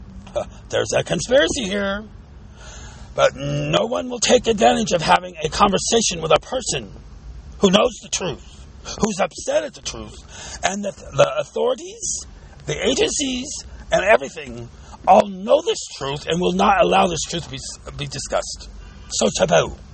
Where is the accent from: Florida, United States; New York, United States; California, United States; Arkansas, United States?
California, United States; San Bernardino; I'm involved in a situation of gang stalking that the San Bernardino police, my hometown, will not engage a conversation with me.